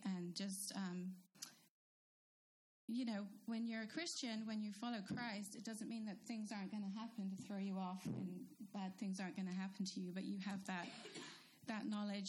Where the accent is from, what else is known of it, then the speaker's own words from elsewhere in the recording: New Cross, London, United Kingdom; So I grew up here, as I've shared. I grew up in New Cross, which is just down the road, around the corner, whatever, from here, and grew up going to church, chapel, every Sunday.